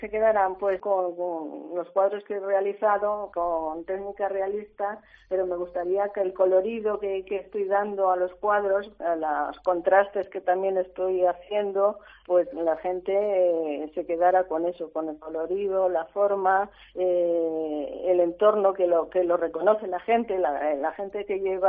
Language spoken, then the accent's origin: Spanish; Castilla-La Mancha, Spain; como soy manchega, también tengo cuadros de La Mancha